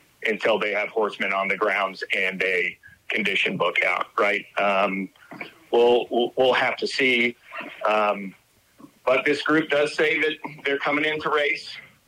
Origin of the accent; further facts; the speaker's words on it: Phoenix, Arizona, United States; cards on the table, I am from Phoenix. Turf Paradise was my home track.